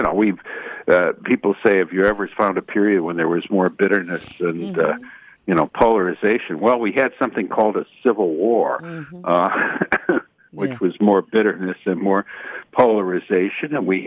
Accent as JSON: {"language": "English", "town": "Detroit", "region": "Michigan", "country": "United States", "tie": "born or raised there", "said": "I mean, I grew up in Michigan, Detroit metropolitan area."}